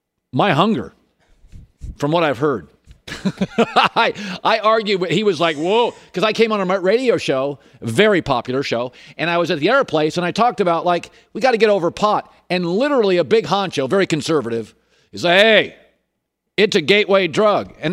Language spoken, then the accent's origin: English; Pacific Northwest, United States; Maybe I grew up in the Northwest. I don't think about it. I know I'm in my 50s, so I should care.